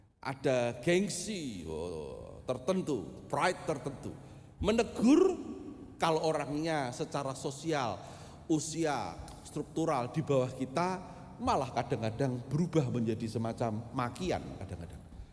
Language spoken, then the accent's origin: Indonesian; Jepara, Central Java, Indonesia; now in Yogyakarta, Indonesia; Jadi saya besar di Jepara lalu kuliah di Jogja, jadi pendeta di Salatiga, lalu sekarang jadi dosen di Jogja.